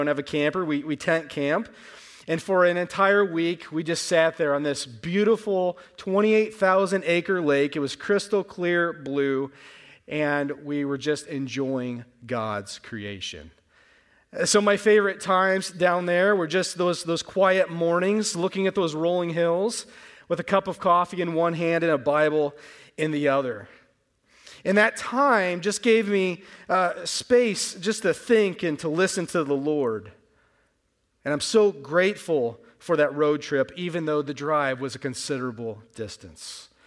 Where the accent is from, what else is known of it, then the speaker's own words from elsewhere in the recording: Illinois, United States; now in Marshfield, United States; Now, I'm originally from Illinois, and since moving to Marshfield, I've learned that a number of you love to travel north in the summer